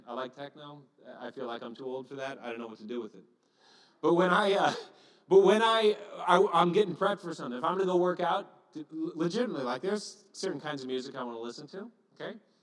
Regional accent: California, United States; I come from Southern California. It's really expensive to live.

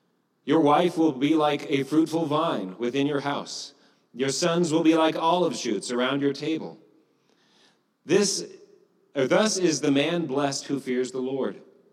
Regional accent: California, United States; I come from Southern California. It's really expensive to live.

